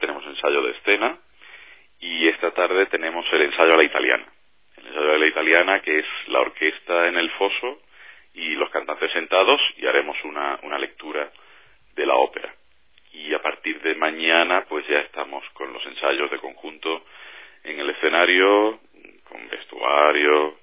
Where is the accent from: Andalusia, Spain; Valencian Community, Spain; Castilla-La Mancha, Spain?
Andalusia, Spain; Málaga; Pero como malagueño yo quiero estar ahí en mi casa.